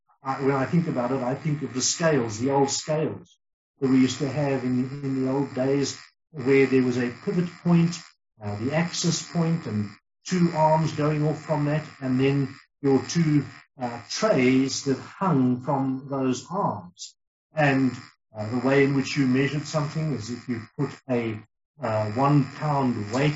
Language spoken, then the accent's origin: English; South Africa; we are from South Africa.